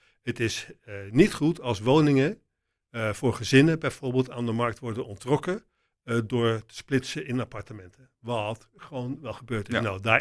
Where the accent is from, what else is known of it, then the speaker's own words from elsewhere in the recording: Heveadorp, Gelderland, Netherlands; de omgeving waar ik ben opgegroeid. En dat is in een bosrijke omgeving. Het heet Hevea-dorp. Nou, velen kennen het niet, maar dat is vergelijkbaar als hier met Agneta-park. Een sociale woningbouwproject van een fabriek in de gemeente Renkum. Het ligt tussen Wageningen en Oosterbeek.